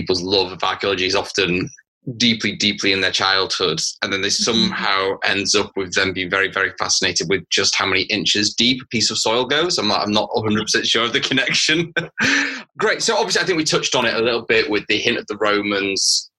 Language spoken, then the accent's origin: English; Yorkshire and the Humber, United Kingdom; I will warn you that I badmouth Manchester and Liverpool quite often in the podcast because I'm from Yorkshire.